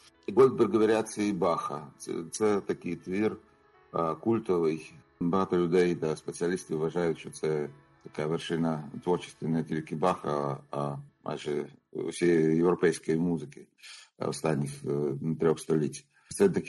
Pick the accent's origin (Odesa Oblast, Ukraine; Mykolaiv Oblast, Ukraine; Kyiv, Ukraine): Odesa Oblast, Ukraine; Odesa; Я родом з Одеси. Там народився